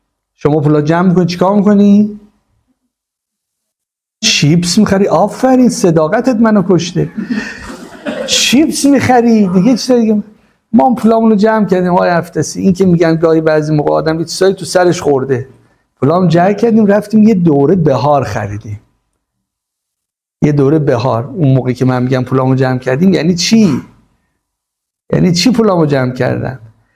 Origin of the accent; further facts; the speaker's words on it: Iran; ناشر ایرانی، حالا ما ایرانی هستیم، ذوق داریم، خلاقیت داریم